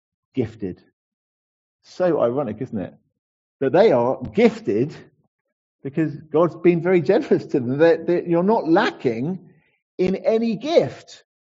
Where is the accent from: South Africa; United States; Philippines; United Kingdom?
United Kingdom; I am British, but I'm Christian and I'm a British Christian, as it happens.